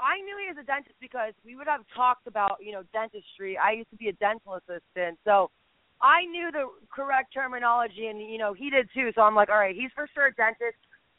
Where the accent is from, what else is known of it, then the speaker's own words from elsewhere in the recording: Miami, Florida, United States; And, you know, we're from Miami. We have definitely a big opinion